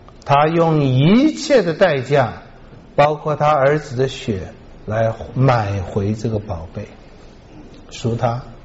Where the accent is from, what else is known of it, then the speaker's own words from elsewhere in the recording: China; 我发现我们中国人里面从古到今夫妻的关系不是很好